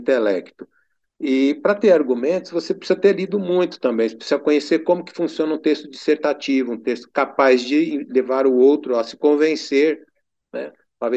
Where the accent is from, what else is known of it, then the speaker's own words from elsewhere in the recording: Cravinhos, São Paulo, Brazil; quando eu era menino lá em Cravinhos, eu ia muito com meu pai fazer vendas